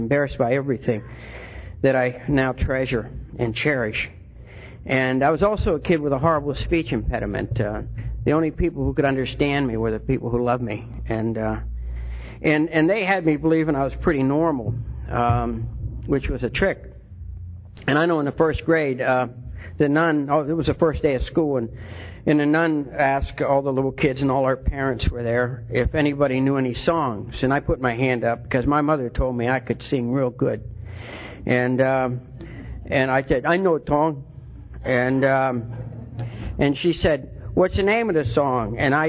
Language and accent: English; Ireland; And I'm the eldest son and the second child in a family of 11 children. I'm Irish.